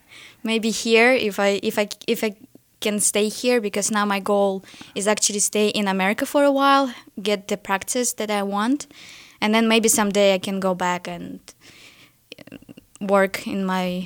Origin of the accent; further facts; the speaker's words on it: Russia; English is a second language; also born or lived in United Kingdom; I am from Russia, and I'm currently studying international marketing, but I also did my BA in business and management in the UK.